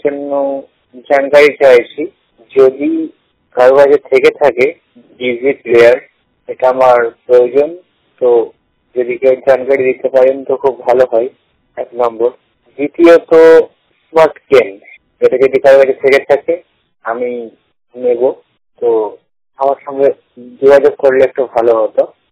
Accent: Purba Bardhaman, West Bengal, India; আমি ওয়েস্ট বেঙ্গল থেকে, ওয়েস্ট বেঙ্গল পূর্ব বর্ধমান থেকে এসেছিলাম

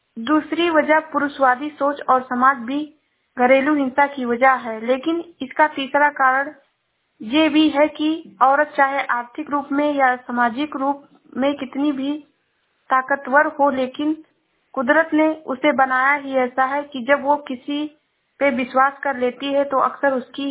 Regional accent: Shravasti, Uttar Pradesh, India; मैं जिला श्रावस्ती से हूँ।

